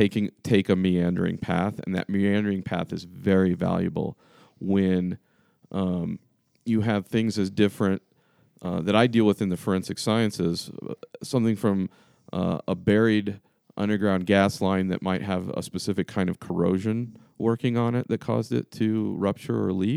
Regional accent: Florida, United States; And that part of growing up in Florida did not appeal to me

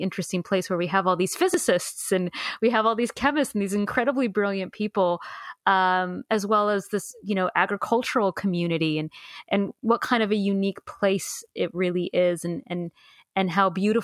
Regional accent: West Richland, Washington, United States; I grew up in a place called West Richland.

